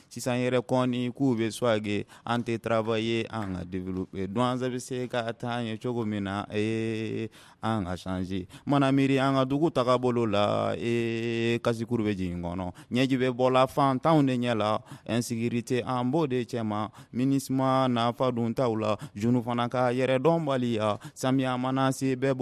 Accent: Douentza, Mopti, Mali; Nous, pour ma ville natale, Douanzan.

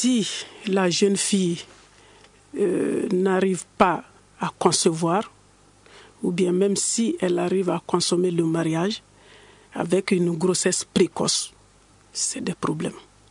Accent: Mali; c'est la culture et la tradition qui prônent ici chez nous au Mali.

